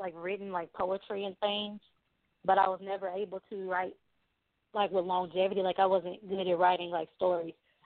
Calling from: Texas, United States; I'm calling from East Texas, and it is 39 degrees.

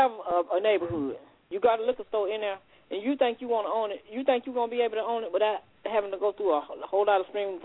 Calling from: Ohio, United States

